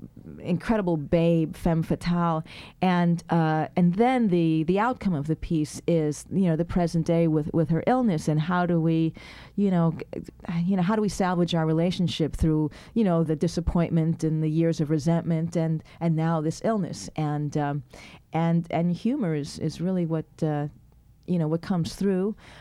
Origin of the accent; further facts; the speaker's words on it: New York, United States; moved away as an adult; also born or lived in San Francisco; I grew up in New York, and Memory Tricks is set in New York in Latino teatro scene. But when I was old enough to run away from my parents, I did. I pretty much when I was 20, I moved to San Francisco.